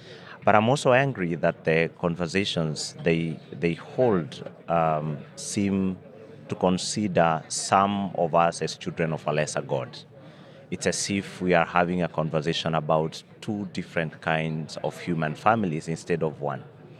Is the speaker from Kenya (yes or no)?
yes; Kenya; for me, loss and damage as a Kenyan means loss of heritage, it means loss of culture